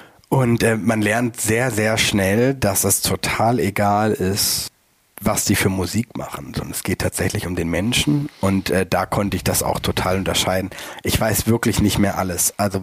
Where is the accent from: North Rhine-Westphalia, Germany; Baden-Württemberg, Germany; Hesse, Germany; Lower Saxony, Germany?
Baden-Württemberg, Germany; Kaiserstuhl; now in Hamburg, Germany; Meine Heimat, also Kaiserstuhl Elsass, nach Hamburg holen.